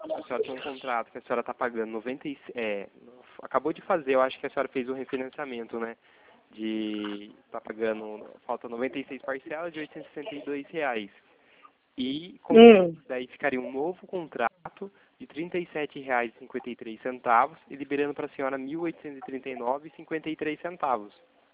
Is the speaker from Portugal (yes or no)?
no; Itatiba, São Paulo, Brazil; eu sou daqui de Itatiba